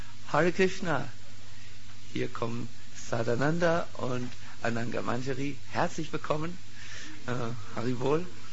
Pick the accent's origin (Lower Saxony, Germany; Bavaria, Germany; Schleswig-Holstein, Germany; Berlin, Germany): Schleswig-Holstein, Germany; Kennst du Preetz? Hast du schon mal verteilt? Beim Eutiner See? Auch nicht. Da bin ich groß geworden in der Gegend.